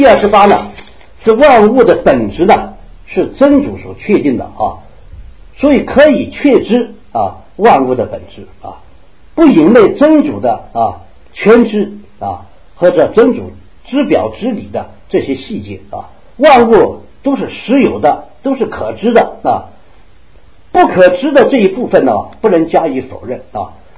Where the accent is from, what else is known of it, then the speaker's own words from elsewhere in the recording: China; 我们中国人的话认为生病的话是风寒暑湿燥热